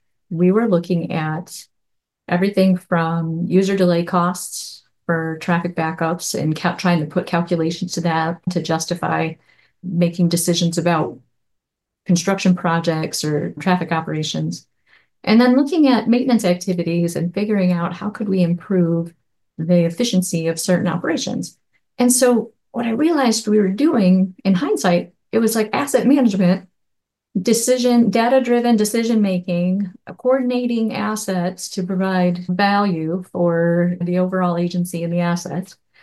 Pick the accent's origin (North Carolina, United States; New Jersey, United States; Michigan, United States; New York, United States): Michigan, United States; I am from Michigan, born and raised, and living here now.